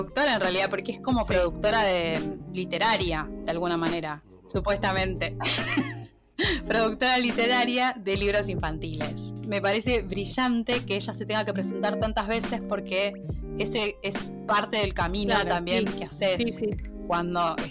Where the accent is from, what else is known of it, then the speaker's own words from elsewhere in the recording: Argentina; vengo de Argentina